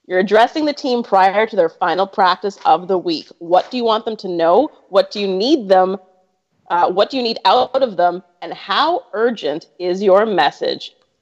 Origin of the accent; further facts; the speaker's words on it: Canada; I can't play because I'm Canadian, but all you American listeners, head over to betchicago.com and join that.